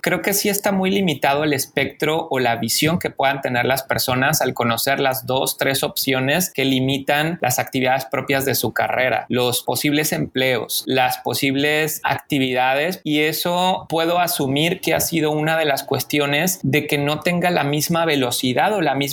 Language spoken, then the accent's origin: Spanish; Mexico City, Mexico; now in Sonora, Mexico; yo crecí personal y profesionalmente en la Ciudad de México y ahora radico en Sonora.